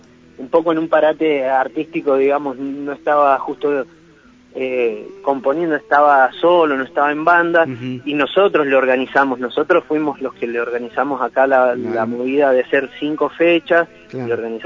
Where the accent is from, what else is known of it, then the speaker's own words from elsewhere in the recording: Mendoza, Argentina; now in El Chaltén, Argentina; yo soy de Mendoza, el guitarrista es de San Juan, todos vivimos en Chalten hace muchos años